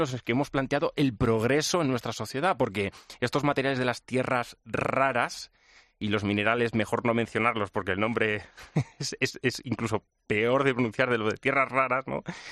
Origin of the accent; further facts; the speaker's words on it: Castilla-La Mancha, Spain; me mencionáis La Mancha, mi tierra natal, pues imagínate